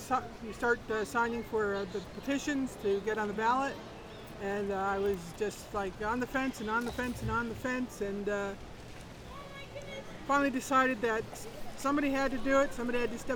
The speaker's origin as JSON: {"language": "English", "town": "Shamokin", "region": "Pennsylvania", "country": "United States", "tie": "born or raised there", "said": "I grew up in Shamokin."}